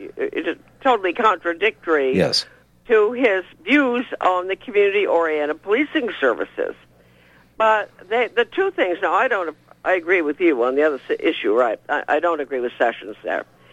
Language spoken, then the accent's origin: English; Bath, Maine, United States; because I did experience it in my hometown in Bath, Maine in 2002